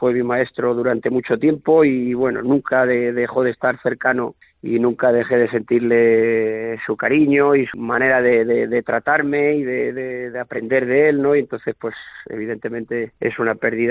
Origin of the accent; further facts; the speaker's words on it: Toledo, Castilla-La Mancha, Spain; para mí Toledo es especial, es mi tierra, es donde yo he nacido, donde yo me he hecho matador de toros